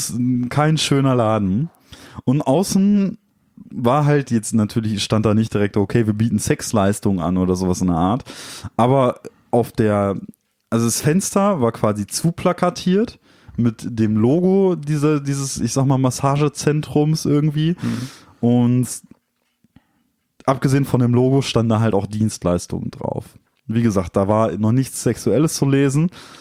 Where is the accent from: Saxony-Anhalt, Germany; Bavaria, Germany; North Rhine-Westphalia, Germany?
North Rhine-Westphalia, Germany; Dortmund; aber wir kommen halt aus Dortmund, ist manchmal ein bisschen schwierig.